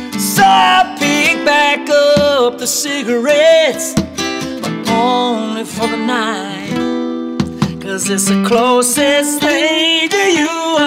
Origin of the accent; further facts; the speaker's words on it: Cartersville, Georgia, United States; Georgia native. I'm from Cartersville, Georgia.